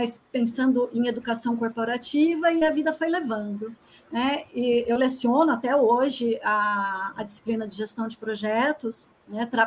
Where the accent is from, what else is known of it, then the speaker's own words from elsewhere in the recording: São Carlos, São Paulo, Brazil; now in Campinas, Brazil; Nasci em São Carlos, cresci em São Carlos, toda a família é de lá, mas eu nunca trabalhei em São Carlos, né? Sempre trabalhei fora da cidade. E aí, entre viagens e viagens, chegou um momento que eu falei, não, chega, né? E aí vim para Campinas e aqui estou.